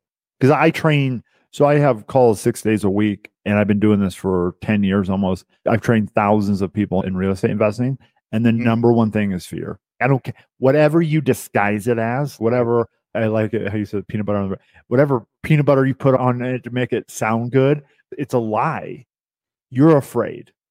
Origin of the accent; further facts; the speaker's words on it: Cowes, Indiana, United States; So I was born and raised in Cowes, Indiana, 3,500 people. And my dad died when I was 12, took over the family farm before school, after school. I contribute my success to growing up on the farm.